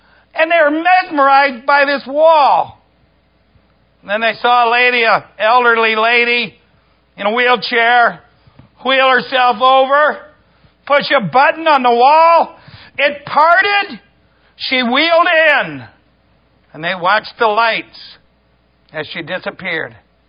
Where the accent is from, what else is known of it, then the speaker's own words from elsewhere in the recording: Ohio, United States; Now, when I grew up in Ohio, we called it pop, like Coca-Cola.